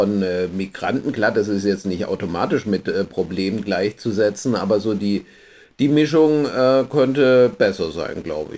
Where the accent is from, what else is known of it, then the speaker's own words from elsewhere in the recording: Pforzheim, Baden-Württemberg, Germany; aber in Pforzheim natürlich schon, in meiner Heimatstadt.